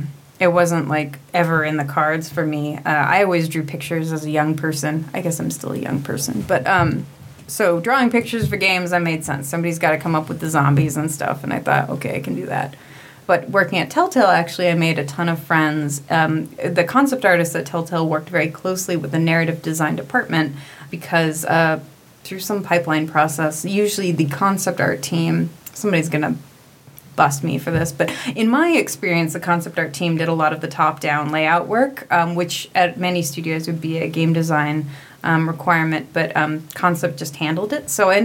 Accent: Alaska, United States; also born or lived in Wisconsin / San Francisco; I'm from Alaska originally, but I've just lived everywhere. And I moved to San Francisco

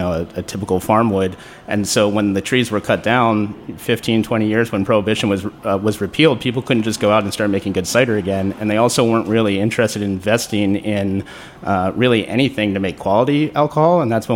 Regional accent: Baltimore, Maryland, United States; moved away as an adult; Yeah, I grew up in Baltimore and loved the city, but left when I was 18, and kind of got lost on my way a little bit.

